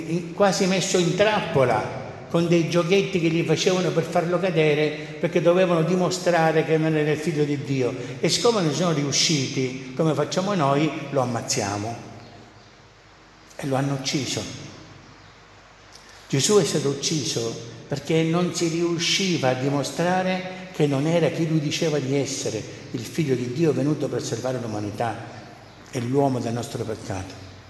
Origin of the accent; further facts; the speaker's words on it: Spain; sapete che noi veniamo dalla Spagna, no?